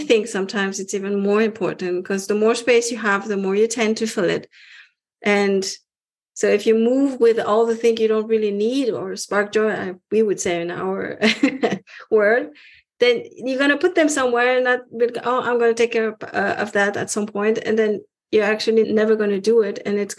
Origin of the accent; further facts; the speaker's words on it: France; English is a second language; also born or lived in Iran; now in Hamburg, Germany; I'm not German. I was born in Iran and I grew up in France, and I've been living in Hamburg now for 17 years, actually. So, but still not German.